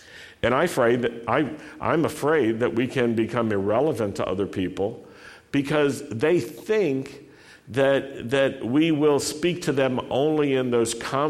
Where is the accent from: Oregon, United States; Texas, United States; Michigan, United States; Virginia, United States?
Virginia, United States; Roanoke; But I grew up in Roanoke, and I remember hearing the bad news so often as a little Jewish boy.